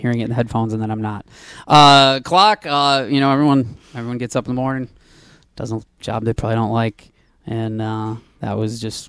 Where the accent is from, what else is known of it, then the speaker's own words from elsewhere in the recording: Detroit, Michigan, United States; also born or lived in New York; I'm actually from Detroit area, but I had lived in New York for about a dozen years.